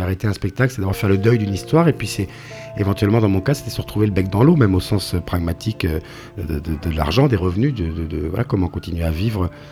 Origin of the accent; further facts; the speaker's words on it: Le Mans, Pays de la Loire, France; Moi, je viens du Mans, et au Mans, on compte tout en 24 heures.